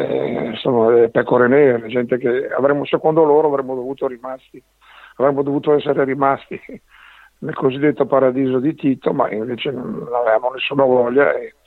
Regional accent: Verona, Veneto, Italy; moved away as an adult; now in Milan, Italy; trovarono sistemazione a Verona e lì ho visto la luce io il 26 giugno del 1950 e sono vissuto a Verona fino ai primi anni 70, prima di partire per Milano, dove poi ho vissuto fino ad oggi

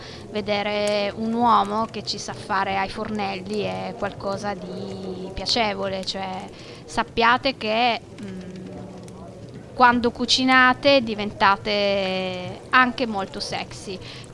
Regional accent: Sicily, Italy; born there; now in Trieste, Italy; anche se abito a Trieste da più di 35 anni ormai, io sono nata in Sicilia e mantengo vive queste mie radici, queste mie tradizioni

